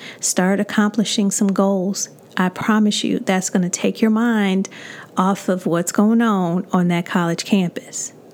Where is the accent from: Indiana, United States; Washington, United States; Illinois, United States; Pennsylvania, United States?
Illinois, United States; Chicago; But, you know, I'm from Chicago, so it's still so much I can take.